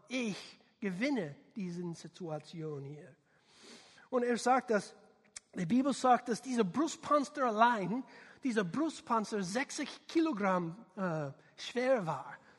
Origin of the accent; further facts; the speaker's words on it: United States; German is a second language; man merkt, ich bin Amerikaner, nicht ein deutschsprachiger Kerl.